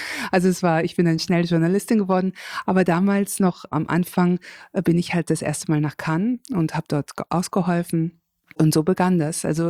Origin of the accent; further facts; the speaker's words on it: Kassel, Hesse, Germany; moved away as an adult; also born or lived in London; ich bin in Deutschland, in Kassel aufgewachsen, bin dann nach dem Abitur direkt nach London gegangen.